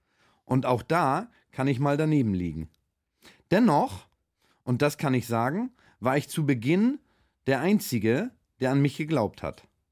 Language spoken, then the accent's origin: German; Wahlstedt, Schleswig-Holstein, Germany; also born or lived in Bad Segeberg; Ich bin in Bad Segeberg geboren, aber bin in Wahlstedt zur Schule gegangen.